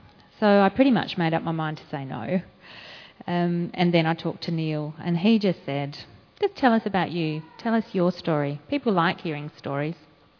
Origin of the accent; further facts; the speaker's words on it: Bordertown, South Australia, Australia; I was born and raised in Bordertown, population 2,200, as number three of four kids.